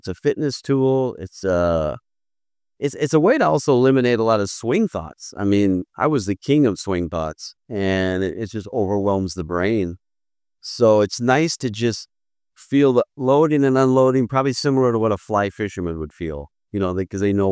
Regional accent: North Dakota, United States; And boy, growing up in North Dakota, I wish I would have had this when I was 15, 16

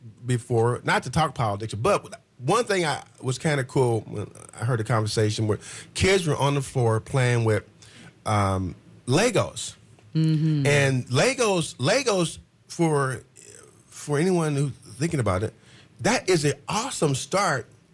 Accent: Terre Haute, Indiana, United States; I'm from Terre Haute, Indiana.

